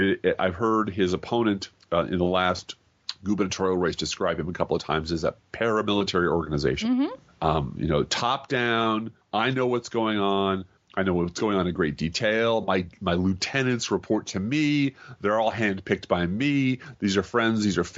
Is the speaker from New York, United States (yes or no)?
no; Chicago, Illinois, United States; And being as I hail from Chicago, it brings back fond memories, I must say.